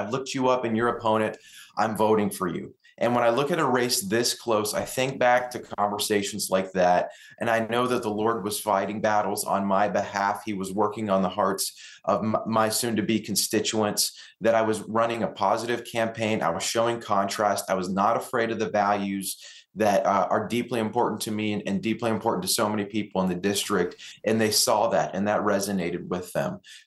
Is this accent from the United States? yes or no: yes; Kentucky, United States; I was born and raised here in Northern Kentucky.